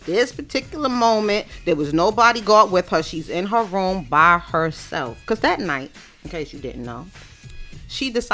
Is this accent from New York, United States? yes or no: yes; Brooklyn, New York, United States; I'm from Bedford-Stuyvesant, Brooklyn.